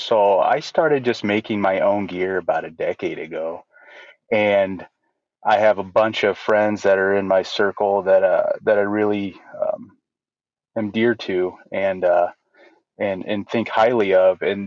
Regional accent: Illinois, United States; So I grew up in Central Illinois as a overweight kid that played sports, mostly football, baseball, that sort of thing.

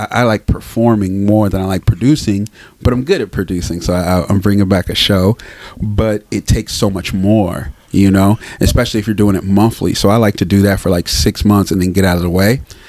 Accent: Sacramento, California, United States; Yes, I grew up in Sacramento. I'm from the Heights, man. So we in the Heights right now, if you don't know. But yeah, I'm from the Heights. Grew up here, lived here until I went to college.

